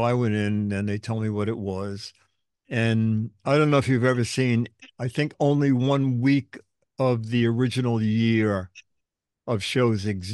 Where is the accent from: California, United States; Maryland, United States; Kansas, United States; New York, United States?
New York, United States; New York City; born there; I was born in Brooklyn and I live in Manhattan.